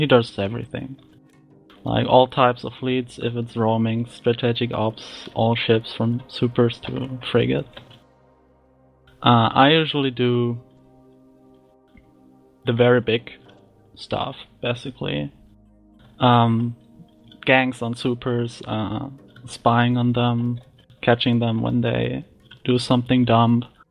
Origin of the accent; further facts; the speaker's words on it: Germany; English is a second language; I'm from Germany, so I'm.